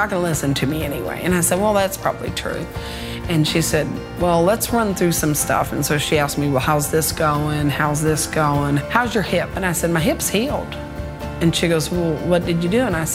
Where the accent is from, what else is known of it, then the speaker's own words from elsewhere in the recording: Texas, United States; I am from Kitty Koy, Texas.